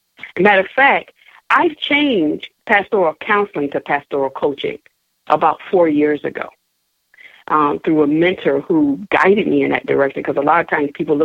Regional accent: New York, United States; moved away; also born or lived in Elizabeth / Texas; I was born in Elizabeth, New Jersey, raised in upstate New York.

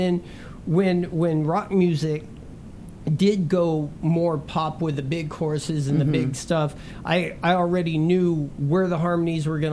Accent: California, United States; Just outside of Fresno, a little town outside of Fresno.

